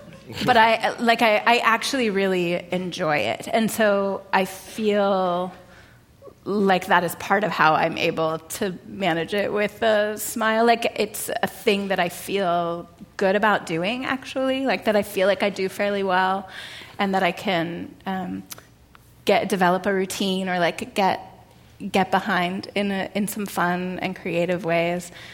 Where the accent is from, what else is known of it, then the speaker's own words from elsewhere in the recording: Monterey, California, United States; I grew up in Monterey, yeah, which is about 2 hours south of San Francisco.